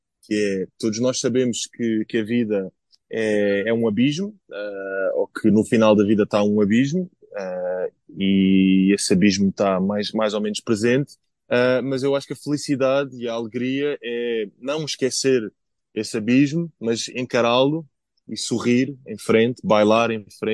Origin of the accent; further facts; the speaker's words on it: Portugal; E depois nós, como portugueses, também nos convencemos a nós mesmos de que ser português é ser triste